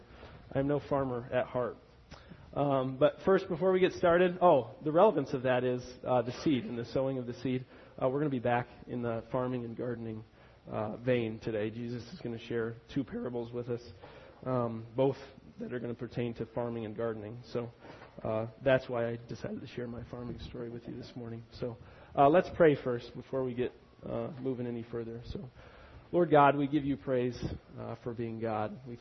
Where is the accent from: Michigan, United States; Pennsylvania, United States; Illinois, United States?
Michigan, United States; I grew up in North Oakland County, and I thought I was a country boy. I graduated from Holly High School. We were a small school in Oakland County.